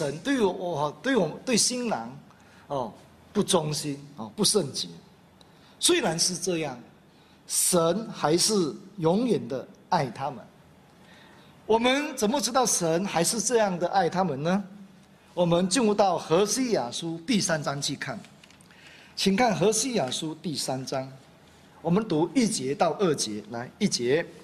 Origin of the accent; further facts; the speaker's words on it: Guangdong, China; accent: Cantonese; 那么我们广东话说就干楼着了。